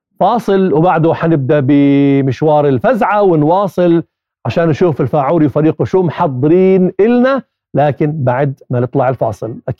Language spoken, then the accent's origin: Arabic; Jordan; عندنا بالاردن وحتى بالوطن العربي استشارات تجينا من برا